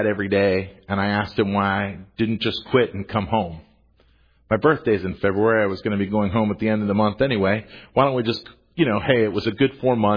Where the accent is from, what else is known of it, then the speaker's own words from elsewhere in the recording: Annapolis, Maryland, United States; You want to know where to get the best cup of coffee in Annapolis, you should ask me, because I'm from Annapolis